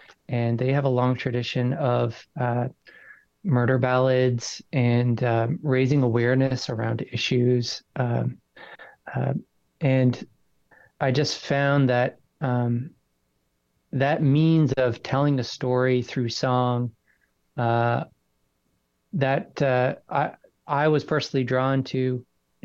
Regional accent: Newfoundland and Labrador, Canada; now in Vancouver, Canada; currently based in Vancouver, BC. I'm originally from Newfoundland, and I'm very happy to be here.

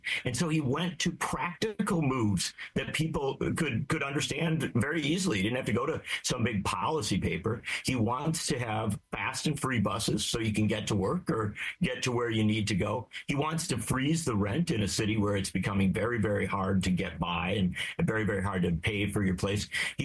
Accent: Wisconsin, United States; I come from Wisconsin, and in my native state of Wisconsin, Milwaukee, through much of the 20th century, had Socialist Party mayors

